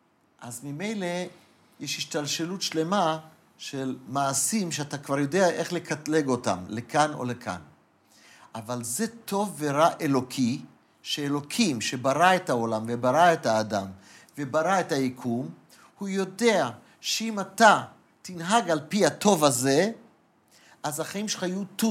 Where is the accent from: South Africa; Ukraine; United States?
United States; Hebrew is a second language; בתור אמריקאי שיודע אנגלית